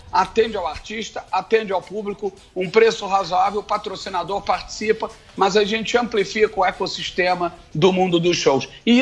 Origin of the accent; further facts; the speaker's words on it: Brazil; todos nós que somos brasileiros